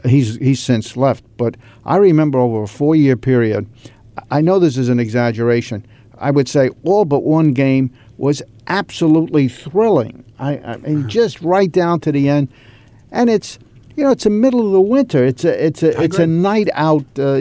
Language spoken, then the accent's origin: English; New York, United States; my parents, Greek immigrants. I was born in Hell's Kitchen, raised there, moved to Astoria, which was a big step up from the slums of New York, living in a railroad flat.